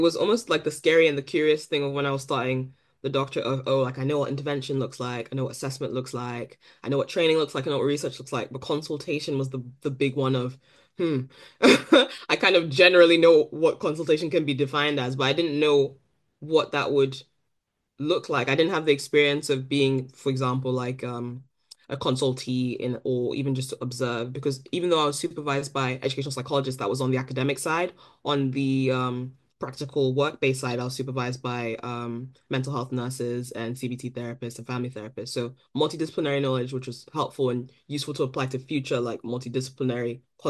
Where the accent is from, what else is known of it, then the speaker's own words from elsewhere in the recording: Ghana; So I'm Ghanaian and Nigerian ethnically, so I spent majority of my life in Ghana.